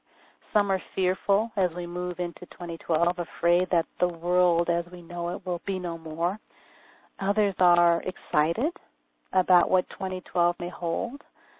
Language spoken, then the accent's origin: English; Alaska, United States; I'm from Alaska, and all of my extended family lives in the lower 48 states.